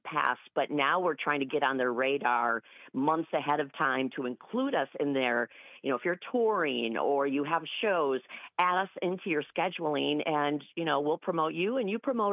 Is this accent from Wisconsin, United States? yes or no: yes; Leopolis, Wisconsin, United States; I grew up outside of Green Bay in this little town called Leopolis. It's not Appleton. It's not Minneapolis. It's Leopolis.